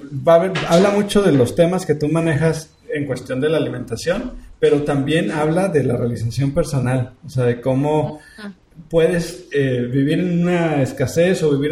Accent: Mexico; como mexicanos estamos como infantiles en nuestra manera de pensar

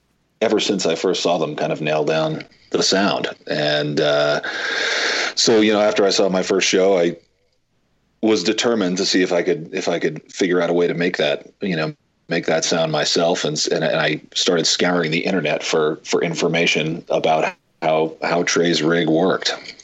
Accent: New York, United States; We grew up right outside of New York City.

